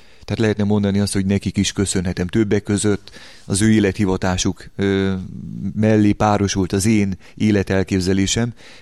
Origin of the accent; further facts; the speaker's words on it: Dombóvár, Tolna, Hungary; Tolna megyei származású vagyok, dombóvári származású. Dombóváról láttam meg a napvilágot, egy olyan családi közösségben hárman vagyunk testvérek, ahol a vallás, a kereszténység, a közösségi alapelvek és az értékek nagyon meghatározóak voltak a családunk illetében.